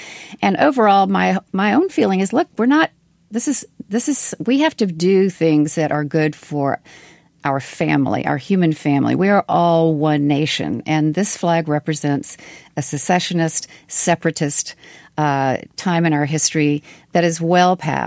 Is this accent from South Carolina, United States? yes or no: yes; South Carolina, United States; And at times I've been sort of embarrassed, honestly, to say I'm from South Carolina